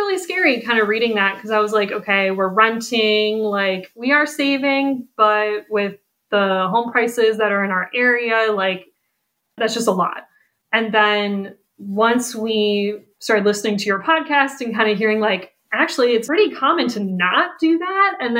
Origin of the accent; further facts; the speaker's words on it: Ohio, United States; We've both were born and raised in Northeast Ohio, and we're probably about half an hour away from where we grew up.